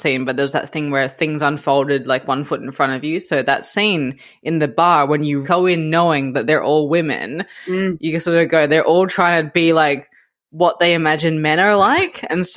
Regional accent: Adelaide, South Australia, Australia; this is not describing me because I'm from Adelaide.

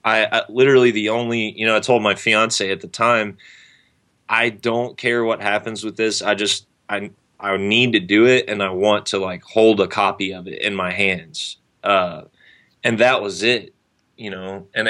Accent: American South, United States; I grew up in the South, like playing … worship and I Hate God worship and that sort of stuff

